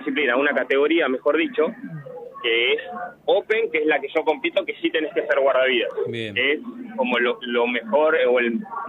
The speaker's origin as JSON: {"language": "Spanish", "town": "General Acha", "region": "La Pampa", "country": "Argentina", "said": "Mira, yo soy de General Hacha y hice el profesorado de General Pico."}